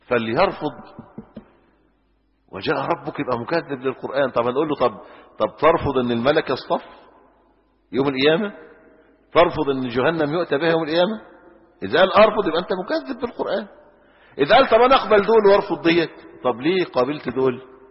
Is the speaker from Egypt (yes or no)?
yes; Egypt; عشان كده مثلا احنا عندنا في مصر قصور